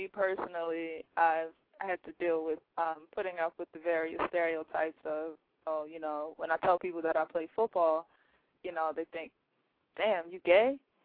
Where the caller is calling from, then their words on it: Baltimore, Maryland, United States; I'm calling from Baltimore.